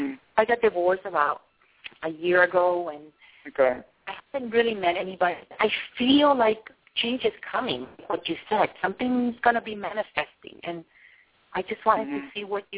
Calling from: Miami, Florida, United States; I'm calling from Miami.

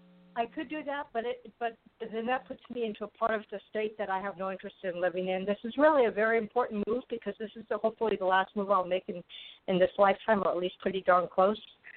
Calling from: Arizona, United States; I am in Arizona.

